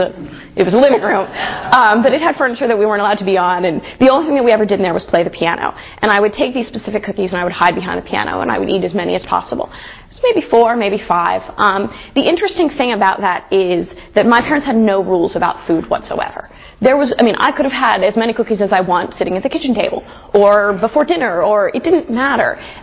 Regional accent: Ohio, United States; I grew up in Ohio where there's a lot less lights than here, so there's a lot more stars.

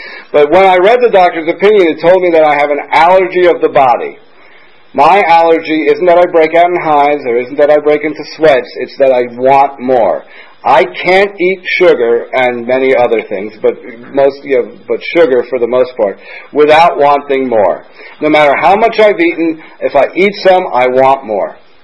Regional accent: New York, United States; I grew up in New York.

